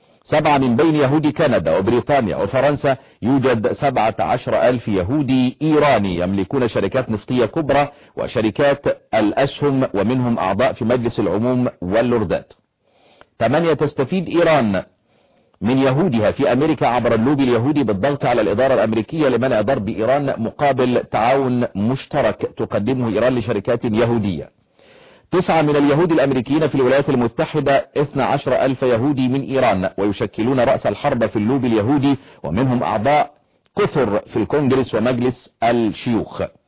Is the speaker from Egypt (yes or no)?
yes; Egypt